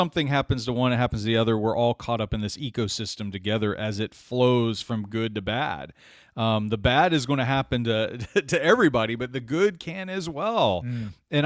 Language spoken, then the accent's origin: English; United States; speaking as an American, just those fans in the United States